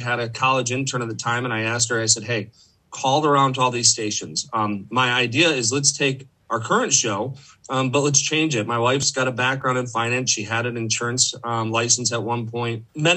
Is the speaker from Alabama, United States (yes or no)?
no; Okemos, Michigan, United States; Well, so I'm actually from Greater Lansing area. I grew up in Okemos, went to Okemos High School.